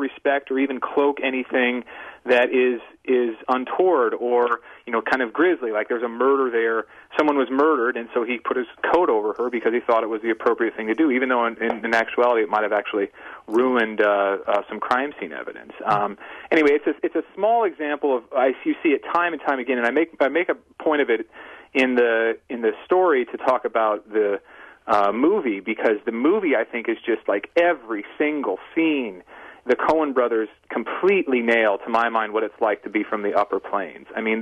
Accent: Iowa, United States; I mean, you know, growing up in Iowa, I spent, my mo

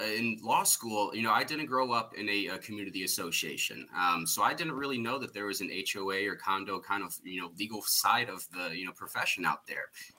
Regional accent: Missouri, United States; moved away as an adult; now in Milwaukee, United States; You know, I'm from Missouri. I went to undergrad in Chicago, came back to St. Louis for law school. And then 2023, I moved up to Milwaukee with my girlfriend, who's recently my fiance.

